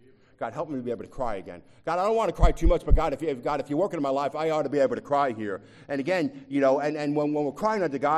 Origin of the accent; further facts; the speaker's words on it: New York City, New York, United States; Good night, I'm from New York.